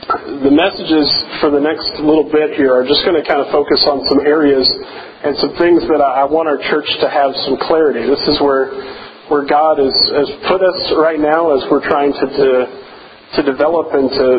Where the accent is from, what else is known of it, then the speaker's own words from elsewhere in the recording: the South, United States; You know, I grew up in the South, so I'm still one of those folks that can enjoy snow